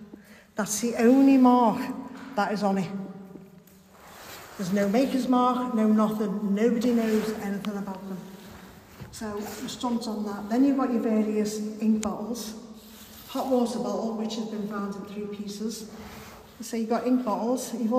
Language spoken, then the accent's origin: English; Liverpool, North West England, United Kingdom; I born and bred in Speke.